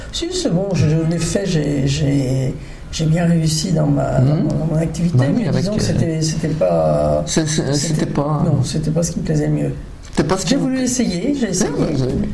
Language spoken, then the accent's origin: French; Orléans, Centre-Val de Loire, France; also born or lived in Paris; moi je suis native d'Orléans.